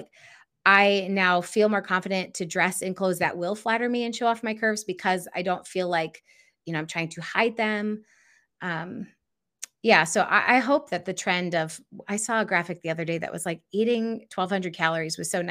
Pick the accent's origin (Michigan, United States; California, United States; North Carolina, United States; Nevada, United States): Michigan, United States; And I grew up in West Michigan, which is a heavily Dutch and German population.